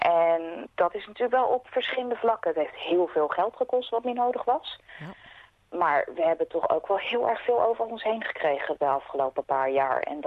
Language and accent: Dutch; Netherlands; En zeker als Nederlander kwamen sommige dingen bij mij hard aan.